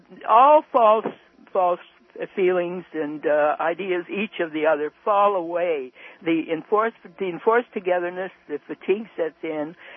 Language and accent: English; Canada; moved away as an adult; now in Portland, United States; I came as an immigrant from Canada in 1944 at the age of 20, so I'm pretty old now. And lived with my mother's older sister and her family in South Central Los Angeles.